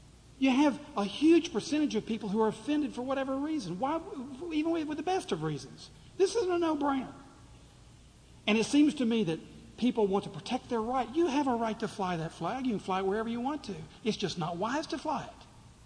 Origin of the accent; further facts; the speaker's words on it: Tennessee, United States; I'm a Southerner. I grew up in Tennessee. I'm an eighth generation Tennessean. I'm a Southerner.